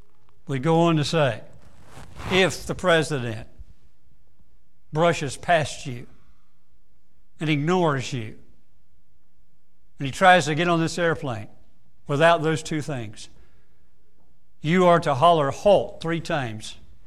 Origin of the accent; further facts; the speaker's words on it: Fort Myers, Florida, United States; Cheryl and I grew up in Fort Myers, Florida. Fort Myers, Florida is on the Gulf Coast.